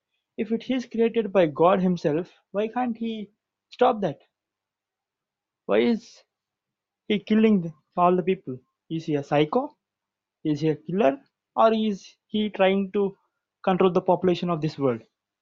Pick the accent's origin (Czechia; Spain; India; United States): India; I'm from India.